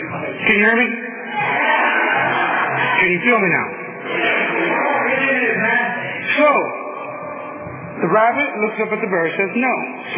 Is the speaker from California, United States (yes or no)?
yes; Visalia, California, United States; also born or lived in Tulare; I am originally from born in Tulare, California, General Hospital, the old one, not the new one. Born and raised in Northside Visalia, not by choice, but through reality.